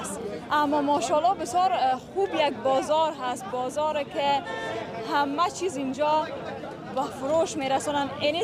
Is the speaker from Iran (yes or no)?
no; Kabul, Afghanistan; من از کابل اومدیم اینجا.